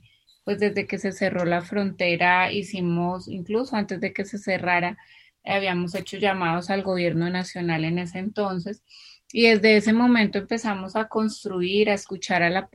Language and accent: Spanish; Colombia; yo también fui migrante. Yo migré a España como colombiana